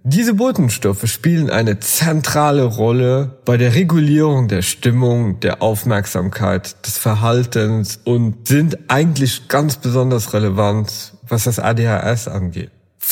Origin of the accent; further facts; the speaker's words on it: Luxembourg; moved away as an adult; ich komme ja ursprünglich aus Luxemburg, habe über 30 Jahre da gelebt und naja, irgendwie die Liebe und die Arbeit hat halt dafür gesorgt, dass ich irgendwo hier oben geblieben bin.